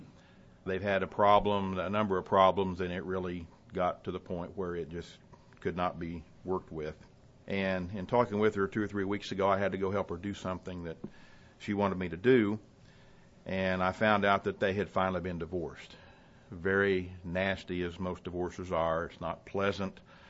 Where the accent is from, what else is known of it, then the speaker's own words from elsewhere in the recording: Muncie, Indiana, United States; born there; I was born in Muncie, Indiana, but my family all fought for the South during the Civil War.